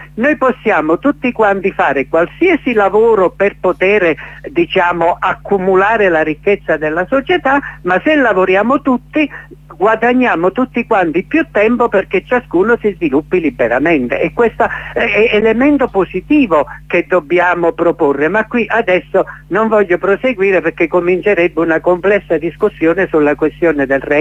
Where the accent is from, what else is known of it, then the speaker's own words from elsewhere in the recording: Southern Italy, Italy; Io mi ricordo dal mio paese del profondo sud, quando negli anni 50 si emigrava, portavi il mestiere fuori.